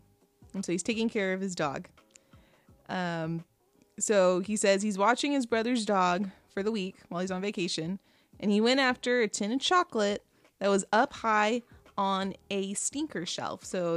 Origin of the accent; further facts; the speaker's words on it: Texas, United States; So some people are used to that. I'm not. We're from Texas.